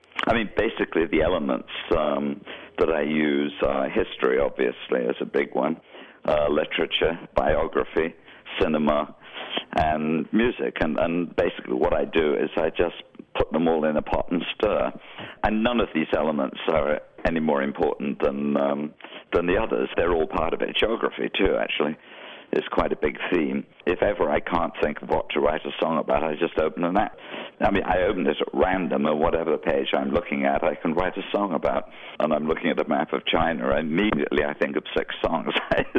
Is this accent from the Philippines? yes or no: no; Bournemouth, South West England, United Kingdom; I was at a concert in my hometown of Bournemouth when I was a teenager